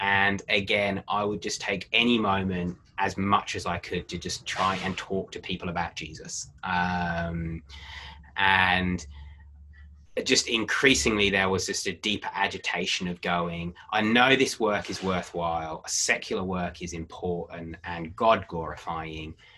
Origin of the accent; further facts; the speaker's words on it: England, United Kingdom; oh, I do that because I'm English, or I do that because my church culture does that.